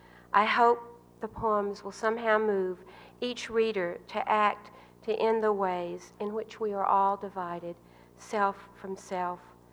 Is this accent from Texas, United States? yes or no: no; Washington, District of Columbia, United States; in my hometown of Washington